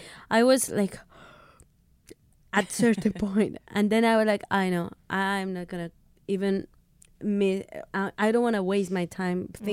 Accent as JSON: {"language": "English", "country": "Mexico", "second_language": "English", "said": "so you can hear that I come from Mexico and my music comes from Mexico still."}